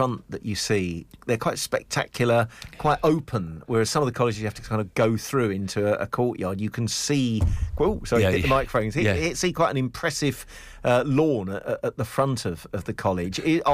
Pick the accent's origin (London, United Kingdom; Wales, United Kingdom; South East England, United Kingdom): London, United Kingdom; Harrow; Well, I grew up in Harrow